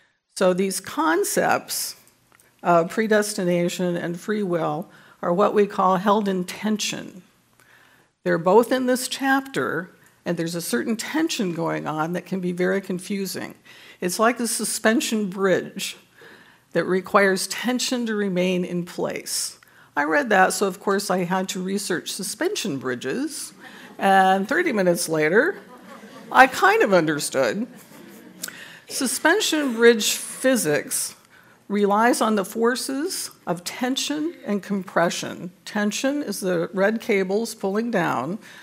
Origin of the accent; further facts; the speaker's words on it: Albuquerque, New Mexico, United States; He's a pastor in Albuquerque, my hometown.